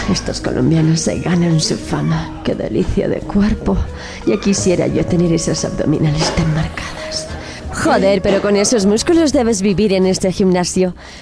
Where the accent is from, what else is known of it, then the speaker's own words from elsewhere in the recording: Catalonia, Spain; Acabo de mudarme. Soy de Cataluña.